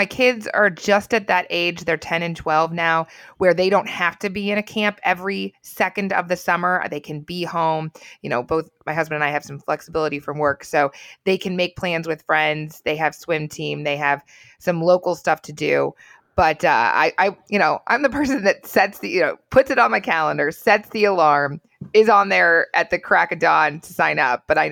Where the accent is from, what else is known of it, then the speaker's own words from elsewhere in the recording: Montrose, Ohio, United States; Like growing up near Montrose, it overplaced a drive-in movie theater in the early 90s.